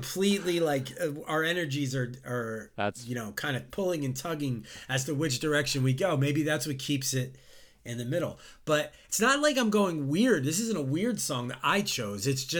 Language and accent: English; Long Island, New York, United States; Followed up with a group that I did growing up in the New York metro area in Long Island.